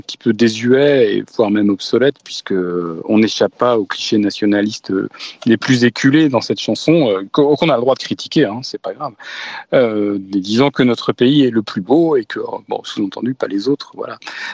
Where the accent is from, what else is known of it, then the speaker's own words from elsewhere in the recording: Brittany, France; On est breton, on est français, mais quand même on a une histoire un peu distincte.